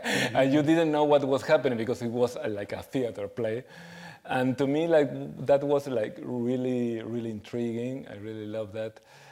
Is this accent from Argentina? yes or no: yes; Argentina; moved away as an adult; And I started working in radio in Buenos Aires because I'm from Argentina. Then, when I was 21, I moved to Mexico City because just to explore a different country.